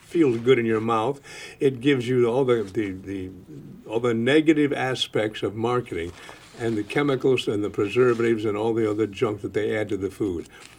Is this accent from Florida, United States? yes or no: no; Iowa, United States; And since I'm from Iowa, okay. Iowa is the Midwest.